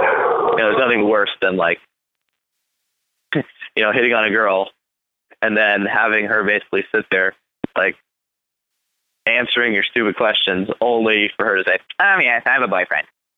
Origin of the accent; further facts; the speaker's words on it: Michigan, United States; Not to totally talk shit about Toledo, but I'm from Michigan. My parents are from Michigan. I'm a product of U of M. So I was born and raised to hate Ohio.